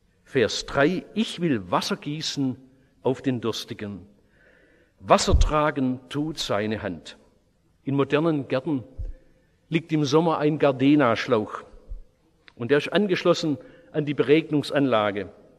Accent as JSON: {"language": "German", "town": "Oberndorf am Neckar", "region": "Baden-Württemberg", "country": "Germany", "tie": "born or raised there"}